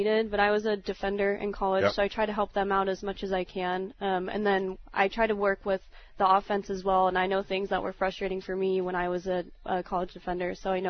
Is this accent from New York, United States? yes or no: no; Palm Springs, California, United States; I'm originally from Palm Springs in Southern California